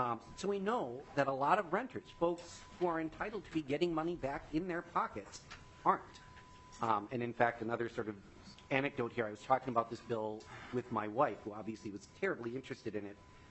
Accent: Bloomington, United States; I actually pulled up the assessment report from my hometown, from the city of Bloomington.

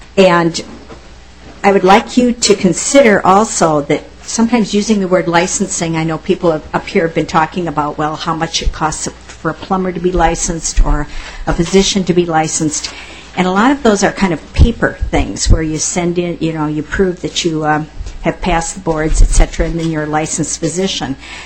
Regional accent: Minnesota, United States; I'm from Olmsted County.

